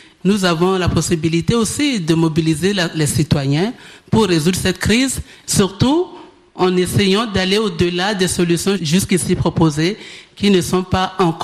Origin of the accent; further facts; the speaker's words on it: Central African Republic; Je suis centrafricaine.